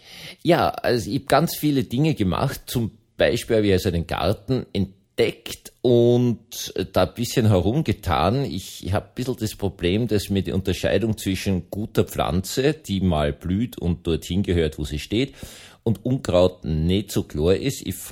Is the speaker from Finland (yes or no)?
no; Vienna, Austria; Ich bin in Wien aufgewachsen, habe niemals was mit Grünzeug zu tun gehabt